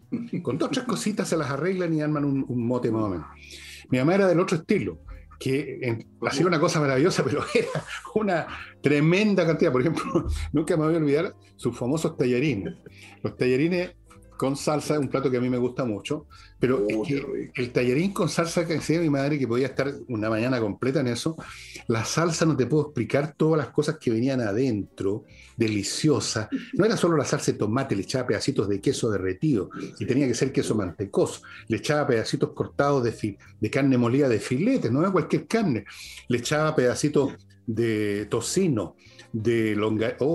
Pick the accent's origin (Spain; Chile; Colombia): Chile; Como muchos chilenos, yo creo que se acordarán de esto del el vino con agua.